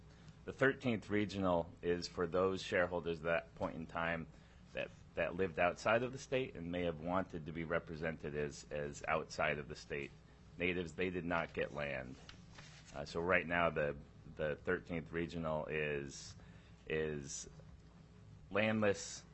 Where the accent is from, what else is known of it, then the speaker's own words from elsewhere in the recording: Yakutat, Alaska, United States; also born or lived in Juneau; Born and raised in Yakutat, went to high school in Juneau, and glad to be working here in Juneau.